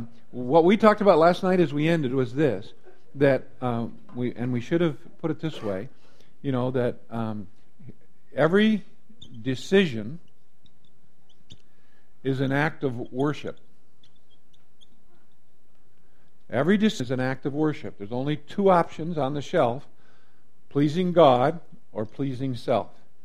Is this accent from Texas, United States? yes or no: no; New York, United States; I grew up in Seneca County, New York, and one of the kind of the jokes in our community was a brother and a sister who lived together